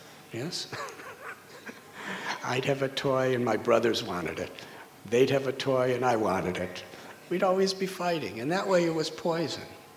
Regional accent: United States; When I was a little boy, growing up in America, my mother taught me something very special.

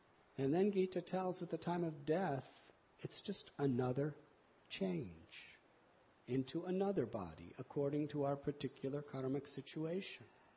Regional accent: United States; moved away as an adult; now in India; I was brought up in the United States. I came to India in 1970 when I was 19, and I considered this is my real home, so I've been mostly here since that time.

